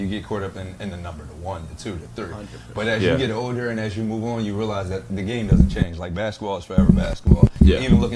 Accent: Philadelphia, Pennsylvania, United States; growing up in Philly, it's like kind of divided up into like 4 quadrants.

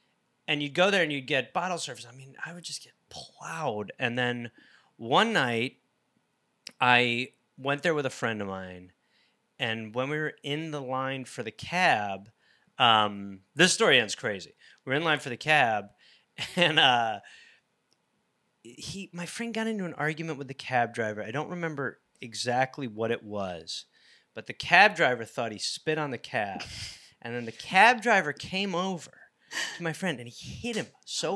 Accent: England, United Kingdom; I mean, I'm English

